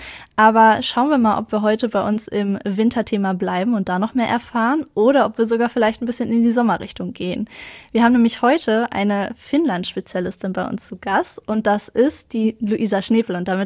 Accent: Schalksmühle, North Rhine-Westphalia, Germany; Aus Schalksmühle.

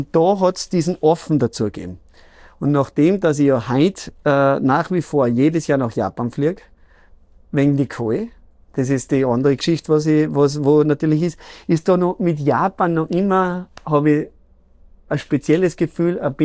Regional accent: Salzburg, Austria; für notdürftige Familien in Pinzgau, da wo ich aufgewachsen bin

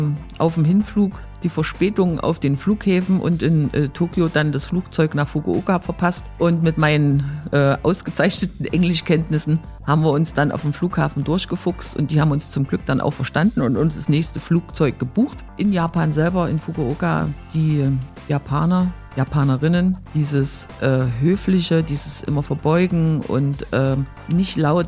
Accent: Gera, Thuringia, Germany; born there; Also ich bin in Gera geboren, ich auch, ja. Und wir wohnen, sage ich mal, Luftlinie 20 Meter auseinander.

